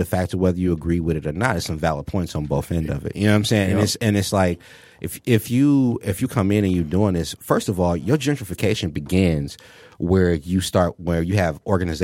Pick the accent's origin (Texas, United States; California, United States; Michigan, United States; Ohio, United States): Michigan, United States; Detroit; But also because I am born and raised in Detroit. And I live that every day, that opposite side, that hanging on the fence, you know. I grew up in Corktown.